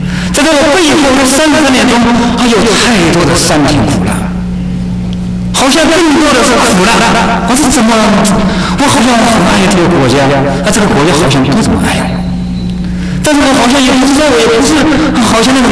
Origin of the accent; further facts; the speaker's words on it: Hubei, China; 我是跟着姐姐在这个湖北的农村长大的，条件非常不好。